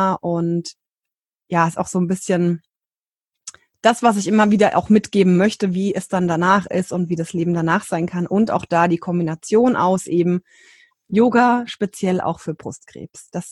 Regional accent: Hesse, Germany

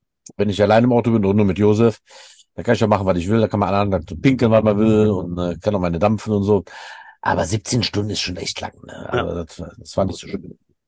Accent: Troisdorf, North Rhine-Westphalia, Germany; born there; Nicht raised, aber born in Troisdorf tatsächlich.

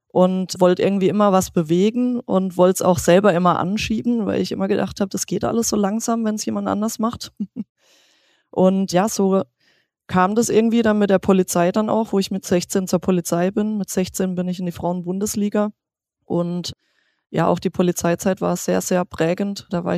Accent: Freiburg, Baden-Württemberg, Germany; in Freiburg, also in meiner Heimat

